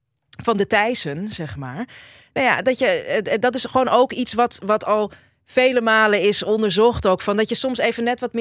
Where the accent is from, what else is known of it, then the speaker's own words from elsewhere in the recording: Amsterdam, North Holland, Netherlands; ik als Amsterdammer dan opgegroeide Amsterdammer